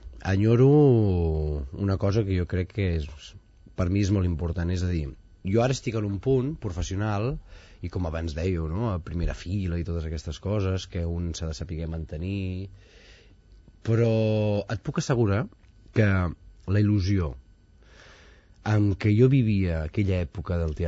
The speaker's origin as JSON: {"language": "Catalan", "town": "Badalona", "region": "Catalonia", "country": "Spain", "said": "Som de Badalona, però..."}